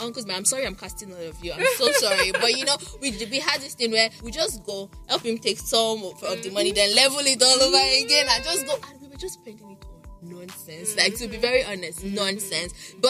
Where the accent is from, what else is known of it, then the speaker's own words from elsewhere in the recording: Nigeria; You know, making money in this generation as a Nigerian, it's not easy something.